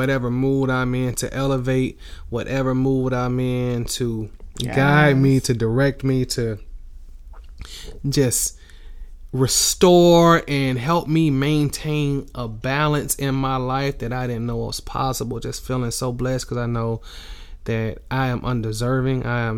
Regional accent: the South, United States; I was like, well, I grew up in the South. These are things I know.

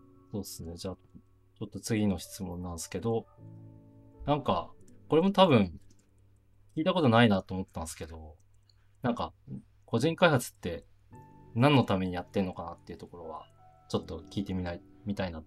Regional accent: Aomori, Japan; キムさんは僕と同郷で青森出身なんですよね

